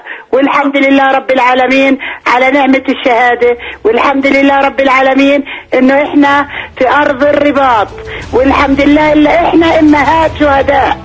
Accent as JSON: {"language": "Arabic", "country": "Palestine", "said": "احنا كشعب فلسطيني كلياتنا مشروع شهادة"}